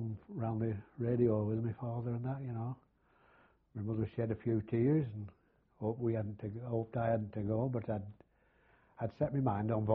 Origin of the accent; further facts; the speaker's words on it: Preston, North West England, United Kingdom; born there; I was born in Preston.